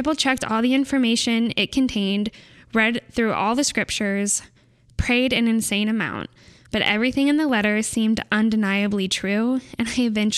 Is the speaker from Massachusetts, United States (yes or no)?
no; California, United States; now in Utah, United States; I'm from Southern California. I'm attending school right now in Utah